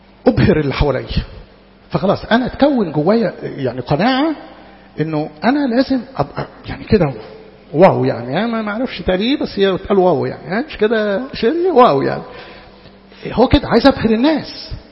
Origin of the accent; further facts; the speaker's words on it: Upper Egypt, Egypt; born there; انا اتولدت في الصعيد فقالوا لي اللي يقتل ابن عمك تقتله.